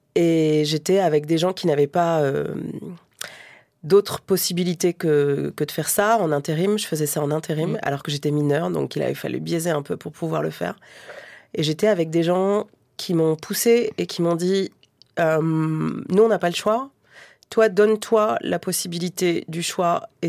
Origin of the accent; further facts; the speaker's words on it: Île-de-France, France; Mon parcours, et ben, je suis un pur produit de banlieue zone 5 de la région parisienne